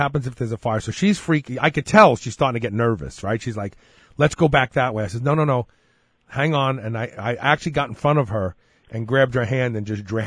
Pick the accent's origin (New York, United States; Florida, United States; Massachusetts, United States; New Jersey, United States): New York, United States; Brooklyn; He's from the Bronx and I'm from Brooklyn.